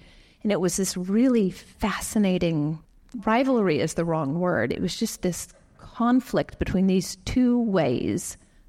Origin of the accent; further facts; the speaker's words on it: Southwest, United States; I am from the Southwest and I did not know that could happen.